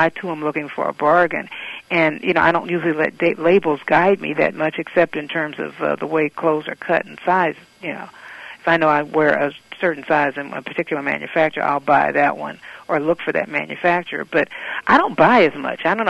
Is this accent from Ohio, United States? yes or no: no; Kansas City, Missouri, United States; I'm from Kansas City, and when I was 14, I wrote a fashion column for my junior high school newspaper